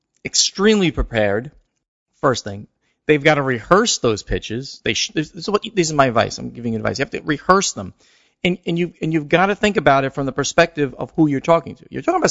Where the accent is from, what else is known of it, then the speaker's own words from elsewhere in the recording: Lithuania; English is a second language; I'm from Lithuania, next to Poland, which is quite a small country